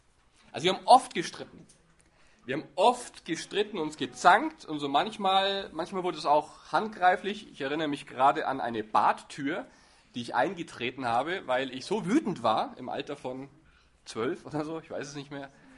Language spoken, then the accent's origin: German; Forchheim, Bavaria, Germany; ich bin ein Bayer, aber eigentlich ein Franke. Ja, weiß ich nicht, ob das noch zählt. Ein Oberfranke genau genommen aus der Stadt Forchheim. Dort bin ich aufgewachsen, groß geworden.